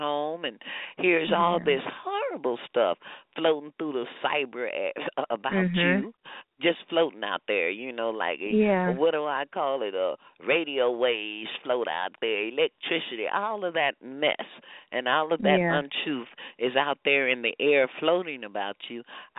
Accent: Texas, United States; now in California, United States; Yeah, California, I've been here quite a long time, but I'm still Texan.

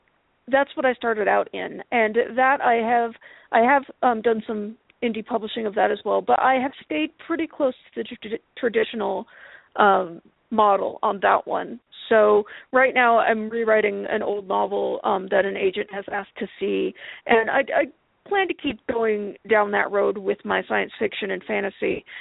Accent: Los Alamos, New Mexico, United States; I grew up in Los Alamos, New Mexico, which is, well, it's where the Manhattan Project took place, and it's a company town

